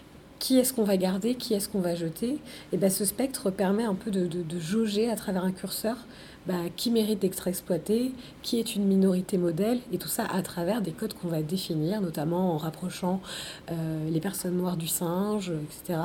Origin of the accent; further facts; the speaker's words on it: Guadeloupe, France; pour moi en Guadeloupe, parce que je suis guadeloupéenne